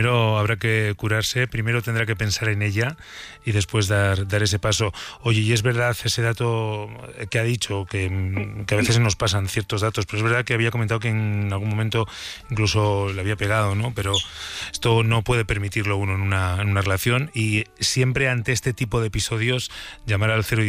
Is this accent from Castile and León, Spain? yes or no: yes; Burgos, Castile and León, Spain; cuídame a mi tierra, ¿eh? Hasta